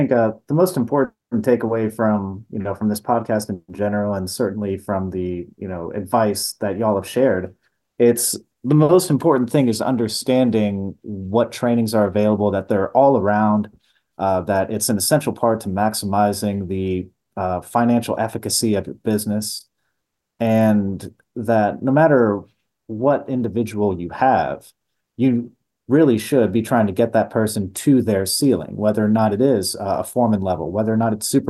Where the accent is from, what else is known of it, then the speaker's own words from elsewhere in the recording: Florida, United States; 1 homegrown in my home state of Florida